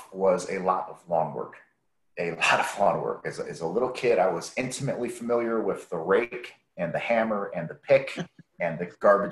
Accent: Michigan, United States; So for me, our school, I grew up in Michigan.

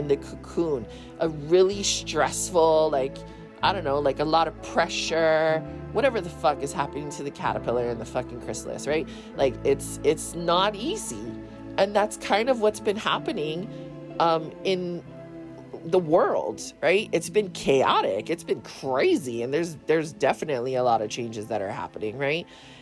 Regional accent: Hawaii, United States; because we're from Hawaii, we're like, these aren't here

